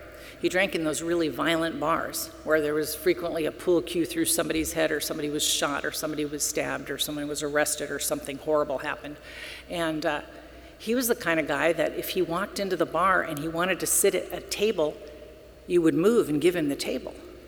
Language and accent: English; Venice Beach, California, United States; because I'm from Venice Beach and we have to have tough feet